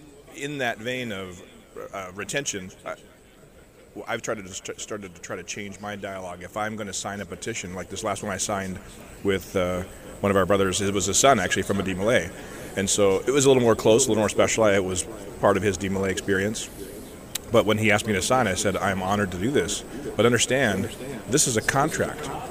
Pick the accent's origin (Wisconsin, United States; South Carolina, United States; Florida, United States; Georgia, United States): Wisconsin, United States; I'm a fellow cheesehead. I was born and raised in Wisconsin